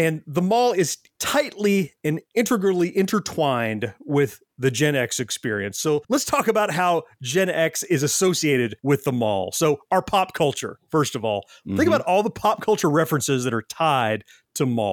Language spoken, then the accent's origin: English; Florida, United States; And I grew up in Central Florida. Disney was a big part of my life growing up.